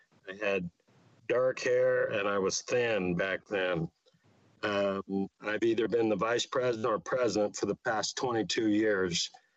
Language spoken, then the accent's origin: English; Nyssa, Oregon, United States; I'm a fifth generation farmer, and I was born in Ontario, Oregon, and I've lived my whole life in Nessa, Malheur County, Oregon.